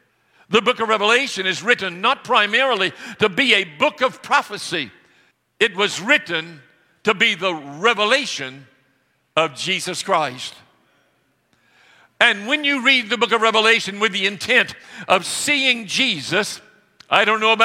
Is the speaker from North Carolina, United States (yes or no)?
yes; Salisbury, North Carolina, United States; I can remember when I was a child growing up in Salisbury, North Carolina, I would often go downtown